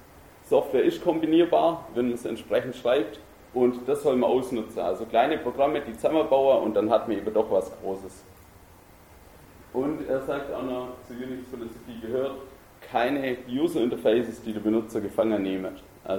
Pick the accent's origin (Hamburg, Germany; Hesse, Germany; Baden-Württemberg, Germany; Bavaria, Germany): Baden-Württemberg, Germany; accent: Swabian; Ich rede Schwäbisch, also ich schwätze.